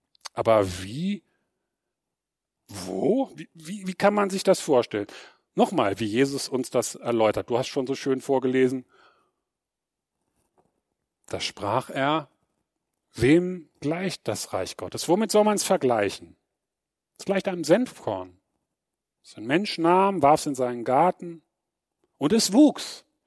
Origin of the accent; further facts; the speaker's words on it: Cologne, North Rhine-Westphalia, Germany; Weiß man, als Kölner weiß man das, ne?